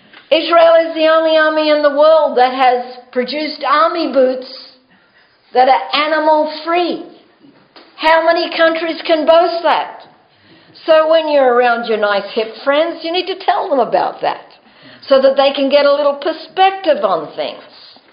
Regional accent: Australia; Well, I'm from Australia. The Australians are pretty bright.

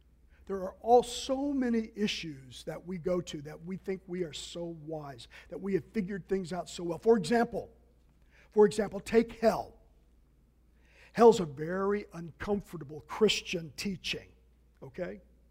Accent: Kansas City, United States; because I know when I grew up in Kansas City as a teenager, I loved taking the trash out

